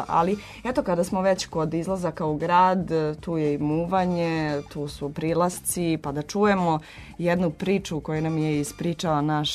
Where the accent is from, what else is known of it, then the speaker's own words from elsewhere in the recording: Vrbas, Vojvodina, Serbia; ja sam patrijarhalna devojka iz Vrbasa